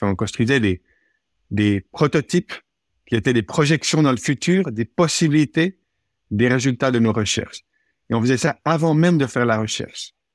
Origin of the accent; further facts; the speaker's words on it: Switzerland; Oui, donc je suis à l'origine, je suis suisse, ingénieur suisse. J'ai fait mes formations ingénieur en Suisse